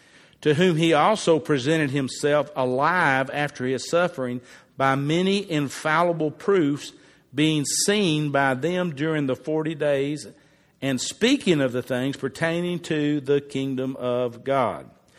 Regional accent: United States; I say that as an American.

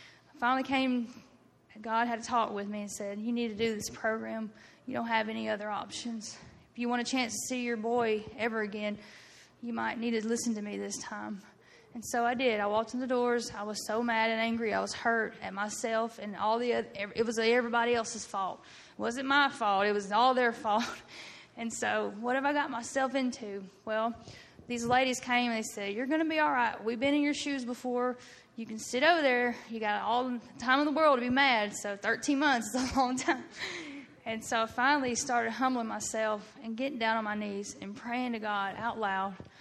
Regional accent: El Dorado, Arkansas, United States; Actually, I'm from Eldorado, Arkansas. Grew up in church home.

